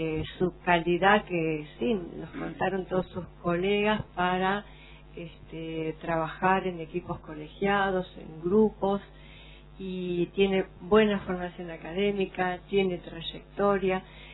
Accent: Esquel, Chubut, Argentina; como soy de Esquel, lo conozco desde hace años

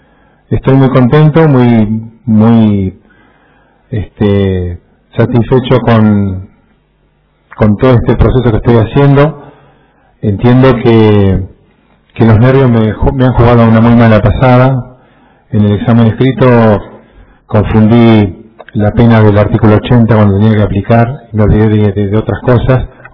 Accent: Argentina; secundario en ese lugar y mi vida deportiva también prácticamente la hice en ese lugar, y al estar tan cerca mi pueblo de Comodoro Rivadavia hace que me sienta muy cómodo en ese contexto.

